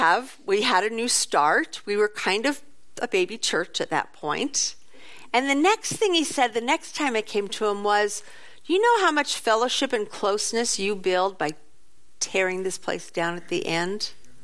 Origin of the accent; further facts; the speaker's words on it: Oregon, United States; I grew up in Central Oregon. Ponderosa pines are really familiar to me.